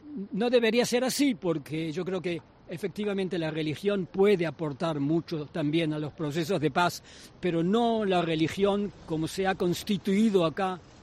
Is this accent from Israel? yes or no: yes; Israel